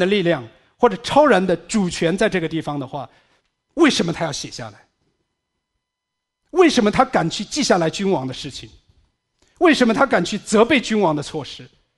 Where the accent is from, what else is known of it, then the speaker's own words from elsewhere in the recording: China; moved away; 我来自中国大陆